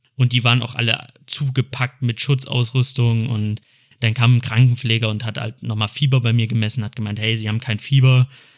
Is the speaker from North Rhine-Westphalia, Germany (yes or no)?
yes; Cologne, North Rhine-Westphalia, Germany; ich komme aus Köln